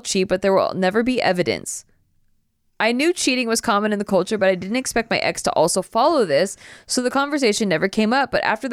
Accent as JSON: {"language": "English", "country": "United States", "tie": "born or raised there", "said": "I was born and raised in America, so of course I'll be culturally different in ways."}